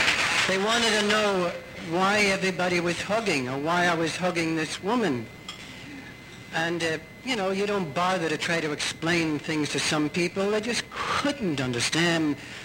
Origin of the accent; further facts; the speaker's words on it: New York City, New York, United States; born there; I was born in Greenwich Village, by the way.